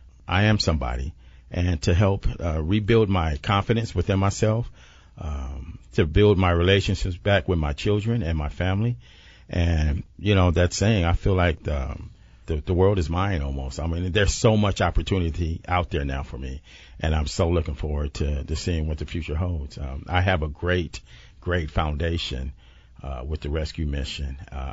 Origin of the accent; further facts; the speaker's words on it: Los Angeles, California, United States; now in San Diego, United States; Well, I'm originally from Los Angeles. My parents are from San Diego, and so that was my tie to San Diego.